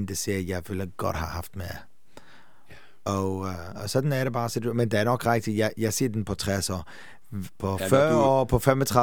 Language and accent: Danish; England, United Kingdom; born there; Danish is a second language; Nej, jeg er født i England.